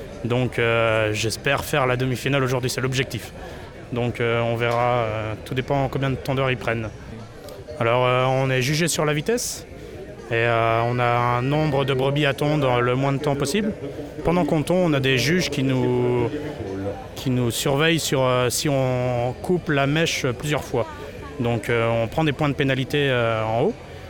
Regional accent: Pays de la Loire, France; Du Maine-et-Loire, à côté d'Angers.

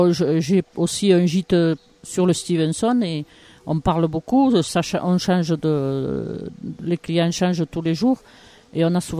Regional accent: Occitanie, France; born there; je suis né au Mont Lozère

